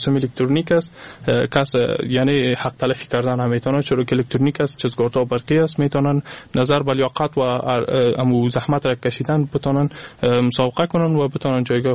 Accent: Afghanistan; ما از افغانستان هستم، از مردم افغانستان هستم.

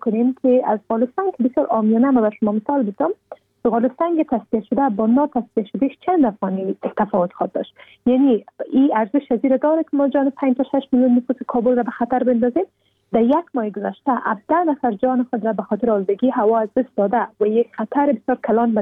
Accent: Afghanistan; به عنوان یک افغان

